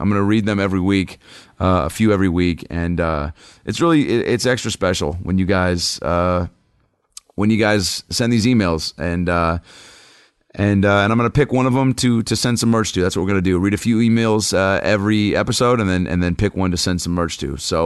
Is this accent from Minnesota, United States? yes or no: no; Tempe, Arizona, United States; I'm also from Tempe, so I'm hoping to catch one of Adam's shows next time he's there